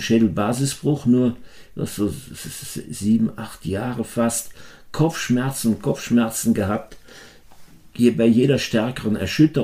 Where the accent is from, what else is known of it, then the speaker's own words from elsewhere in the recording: Rhineland, Germany; also born or lived in Austria; wir waren im Rheinland nach oben, mein Vater war gebürtiger Österreicher, sind wir später nach Österreich zurück.